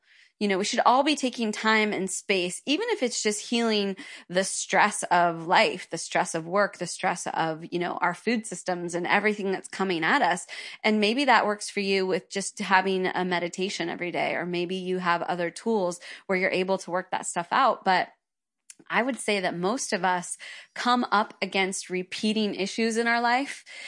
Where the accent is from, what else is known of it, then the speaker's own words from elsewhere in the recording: California, United States; a little hippie child like me growing up in the Redwoods